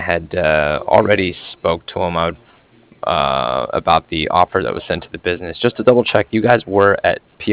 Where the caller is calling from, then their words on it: Cardiff, Wales, United Kingdom; And I'm calling from Cardiff. It's C-A-R-D-I-F-F, like Frank.